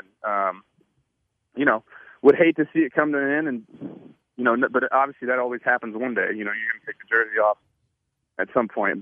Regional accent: Houston, Texas, United States; born or raised there

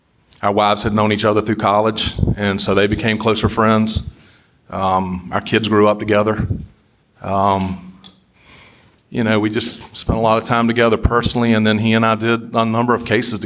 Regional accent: Bamberg, South Carolina, United States; I grew up in Bamberg, about 35, 40 minutes west of here. Graduated school there.

